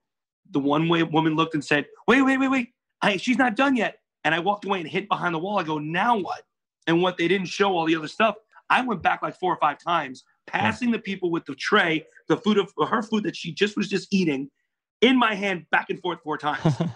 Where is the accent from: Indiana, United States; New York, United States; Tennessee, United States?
New York, United States; Brooklyn; I'm from Brooklyn. We have the same very Italian families in a sense.